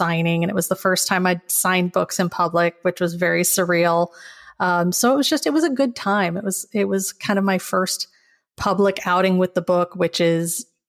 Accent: Midwest, United States; I will say I am from the Midwest, so local is kind of a wide radius.

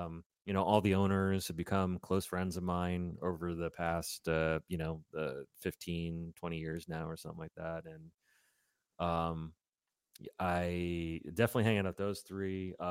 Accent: Brooklyn, New York, United States; there's something about growing up in Brooklyn where you kind of like you feel for it more, you know.

